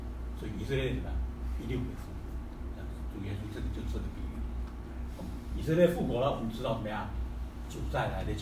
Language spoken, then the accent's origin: Chinese; China; 所以呢土耳其人对我们中国人很友善，对不对？